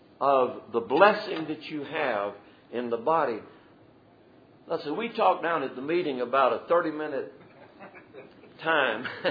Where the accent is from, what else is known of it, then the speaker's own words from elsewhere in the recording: Dublin, Georgia, United States; born there; I was born in Dublin, Georgia, December the 5th, 1948, 70 years ago.